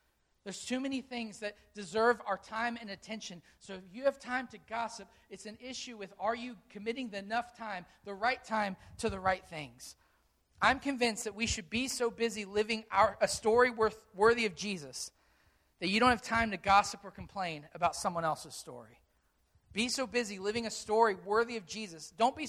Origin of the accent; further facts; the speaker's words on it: Yorktown, Virginia, United States; Whenever I go travel any place and they say, "Where are you from?" and I say Yorktown, they say, "I've never heard of it."